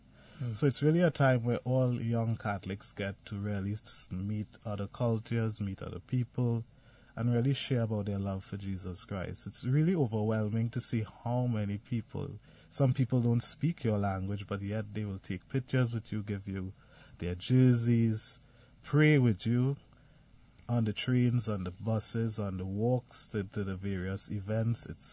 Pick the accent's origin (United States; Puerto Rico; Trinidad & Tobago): Trinidad & Tobago; from Trinidad and Tobago. I grew up in a large family.